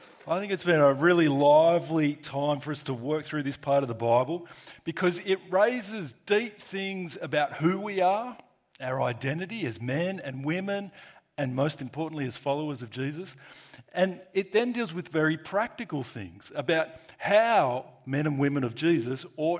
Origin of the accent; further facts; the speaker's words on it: Australia; And we are Aussie rebels at that, right? Our modern Australian culture is based on rebellious conflicts.